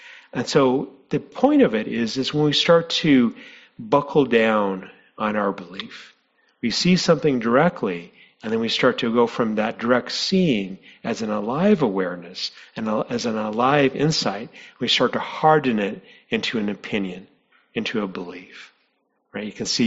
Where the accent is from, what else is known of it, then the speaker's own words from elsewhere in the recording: New Mexico, United States; So, growing up, I grew up in New Mexico.